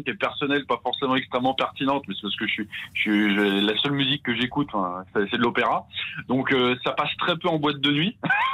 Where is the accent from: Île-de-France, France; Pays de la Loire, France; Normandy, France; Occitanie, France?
Normandy, France; Caen; Moi je viens de Caen